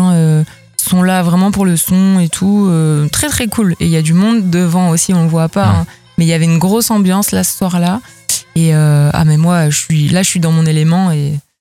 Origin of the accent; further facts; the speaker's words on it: Lille, Hauts-de-France, France; born there; Ouais, je suis née à Lille.